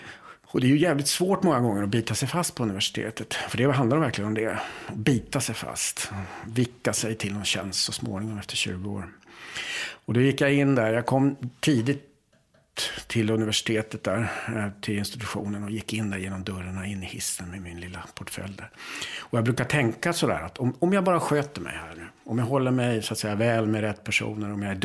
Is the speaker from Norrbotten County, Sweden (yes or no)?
yes; Boden, Norrbotten County, Sweden; Jag, i min släkt så där hemma i Norrbotten på min pappas sida, så fanns det ett antal alkoholister. Och jag vet också när jag växte upp där i Boden